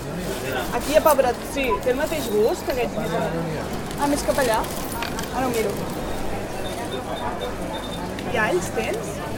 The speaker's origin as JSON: {"language": "Catalan", "town": "Barcelona", "region": "Catalonia", "country": "Spain", "tie": "born or raised there", "said": "vinc del Guinardó, però he donat unes quantes voltes abans de venir per aquí. O sigui que de petita vivia al Guinardó i els meus pares segueixen vivint al Baix Guinardó, que és tocant a... Bueno, molt tocant a Gràcia."}